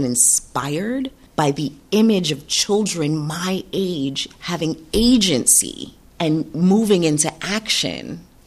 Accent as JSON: {"language": "English", "town": "New York City", "region": "New York", "country": "United States", "tie": "born or raised there", "said": "I grew up in New York City in the 1980s and 1990s, and all that came with that."}